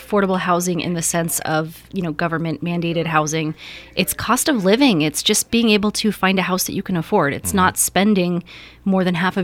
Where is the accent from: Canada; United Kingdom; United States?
United States; California; So I grew up in a very, very small town, about 300 people, in a farming community just north of Sacramento in South Sutter County.